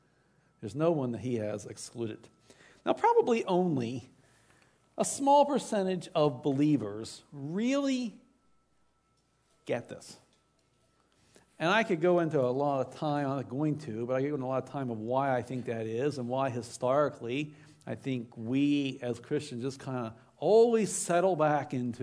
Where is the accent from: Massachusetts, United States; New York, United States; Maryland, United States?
Maryland, United States; Baltimore; Growing up in Baltimore, Maryland, we went there a lot because it was 1 hour away in D.C.